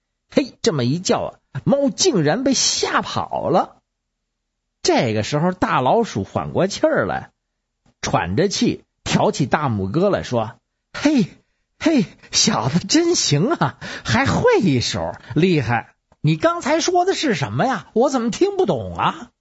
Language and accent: Chinese; Beijing, China